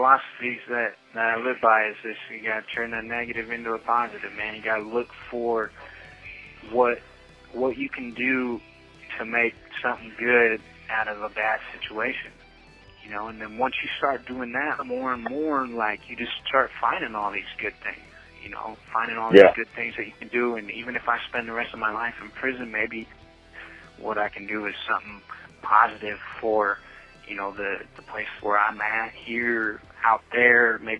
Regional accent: Longview, Washington, United States; April 17th in Longview, Washington. It's my hometown

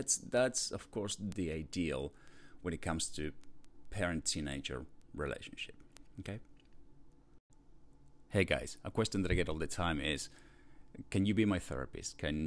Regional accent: Argentina; English is a second language; now in United States; growing up and as a kid and as a teen, and then migrating from, you know, my home country Argentina to the US was very difficult, and learning a new culture, learning a new language

